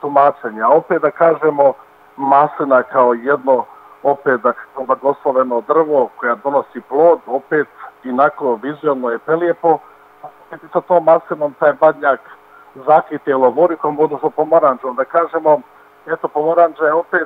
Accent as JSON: {"language": "Serbian", "region": "Raška District", "country": "Serbia", "said": "ja dolazim iz Srbije, iz tih, da kažemo, raških krajeva"}